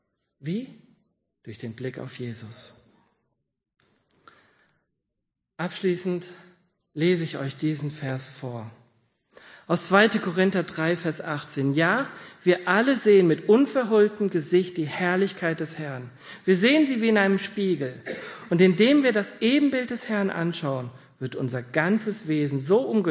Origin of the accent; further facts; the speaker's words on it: Hesse, Germany; Ich weiß, dass ich als Hesse immer schwäbischer werden kann. Aber ich werde niemals ein echter, gebürtiger Schwabe werden.